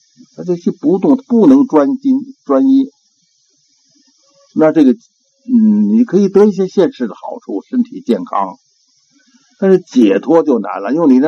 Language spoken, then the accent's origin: Chinese; Tibet, China; 我们西藏人就是每年到年终自己检查检查